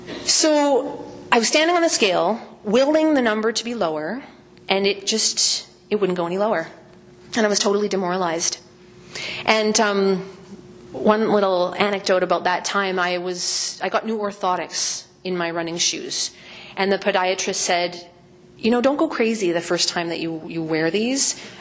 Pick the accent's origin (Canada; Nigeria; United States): Canada; So I'm from Canada.